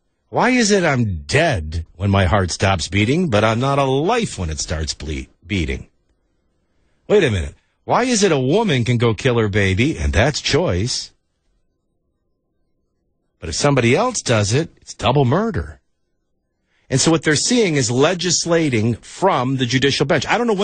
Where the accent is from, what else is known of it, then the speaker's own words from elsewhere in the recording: Arlington Heights, Illinois, United States; Growing up in Arlington Heights, Illinois, and my dad banging on the door.